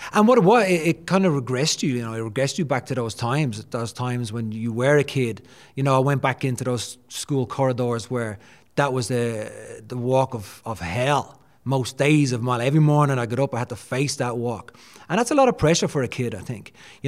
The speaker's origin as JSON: {"language": "English", "town": "Dublin", "region": "Leinster", "country": "Ireland", "tie": "born or raised there", "said": "Born and raised in Dublin. I was born in 1976."}